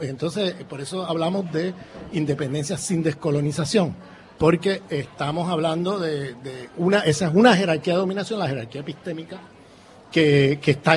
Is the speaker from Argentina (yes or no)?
no; Puerto Rico; yo soy puertorriqueño.